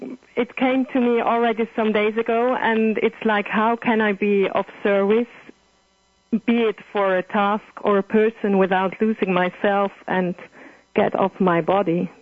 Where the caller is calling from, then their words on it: Switzerland; I'm calling from Switzerland.